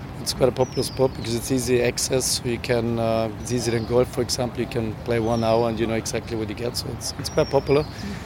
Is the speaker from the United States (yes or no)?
no; Austria; I'm from Austria.